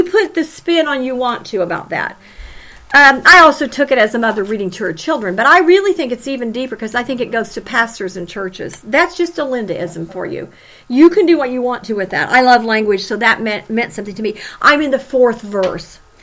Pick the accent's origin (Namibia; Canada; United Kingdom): United Kingdom; England; Now, you know, I'm an English person, and I'm into language, so I went, now that's singular.